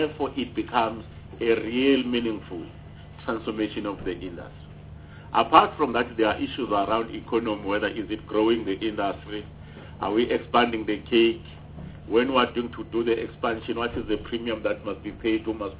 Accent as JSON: {"language": "English", "region": "Mpumalanga", "country": "South Africa", "also_born_or_lived": "KwaZulu-Natal", "said": "I'm from Mpumalanga, but I also stayed in KwaZulu-Natal"}